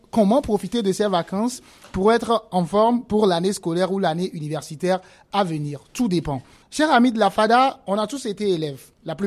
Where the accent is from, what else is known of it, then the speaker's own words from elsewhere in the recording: Niger; chez nous, au Niger